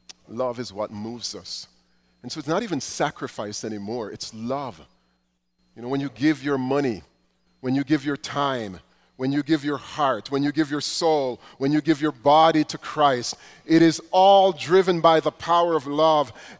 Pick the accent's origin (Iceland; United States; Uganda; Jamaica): Jamaica; I grew up in Jamaica where we would sing a hymn that would bring tears to my eyes.